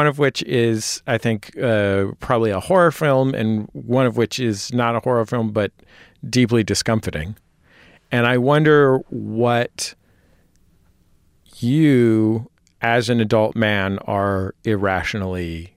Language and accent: English; West Coast, United States; I remember as a kid growing up on the West Coast